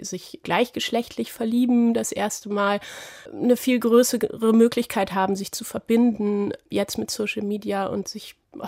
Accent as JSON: {"language": "German", "region": "Berlin", "country": "Germany", "tie": "born or raised there", "said": "Ich bin selber in Berlin aufgewachsen"}